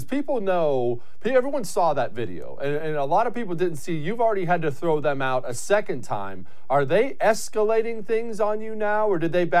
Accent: United States; I was born here in America and raised here in America

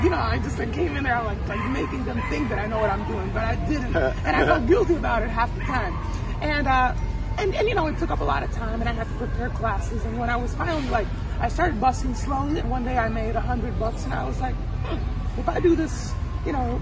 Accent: Puerto Rico; also born or lived in New York; I mean, I was born in New York, but 7 months old, I moved to Puerto Rico.

